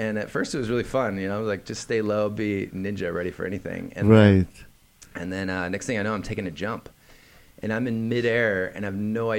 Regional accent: North Bend, Washington, United States; I grew up in a little town called North Bend.

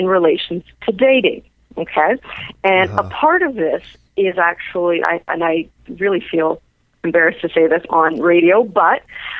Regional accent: Toronto, Ontario, Canada; also born or lived in Aurora; No, I was basically born and raised in Toronto. I lived for a while in the northern part in Aurora, and I've only moved up here just over a year and a half ago.

